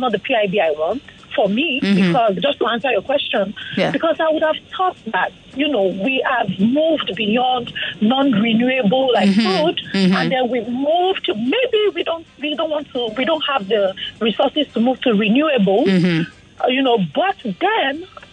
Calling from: Allen, Lagos, Nigeria; I'm calling from Allen.

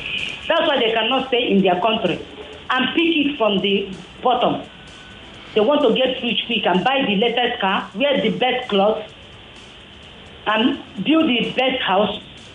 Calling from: Makoko, Lagos, Nigeria; I'm calling from Makoko.

